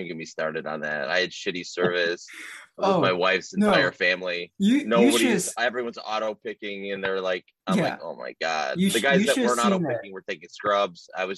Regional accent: Omer, Michigan, United States; I grew up in Omer, Michigan. I mean, it's just how it is.

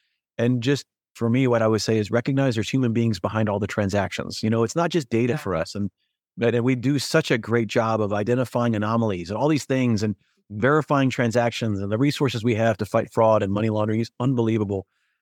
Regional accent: Singapore; also born or lived in Japan; Cause I've been so city my whole life growing up in Singapore and Japan.

